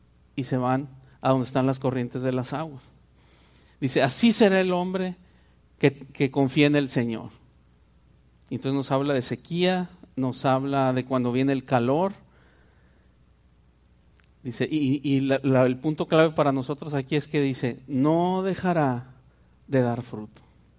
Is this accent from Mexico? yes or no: yes; Monterrey, Nuevo León, Mexico; yo soy de Monterrey, entonces ahí por la zona de Monterrey, rumbo a la carretera nacional